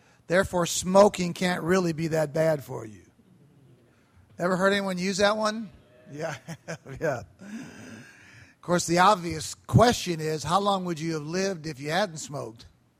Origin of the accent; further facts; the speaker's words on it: Scotland, United Kingdom; I'm a Scotsman, so I appreciated this.